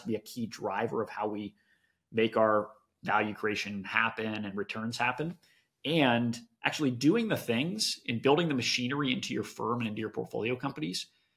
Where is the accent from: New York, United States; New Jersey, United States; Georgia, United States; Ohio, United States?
Ohio, United States; Cincinnati; So to take you way back quickly, just for context, I'm a Midwesterner born and bred, grew up in Cincinnati, Ohio.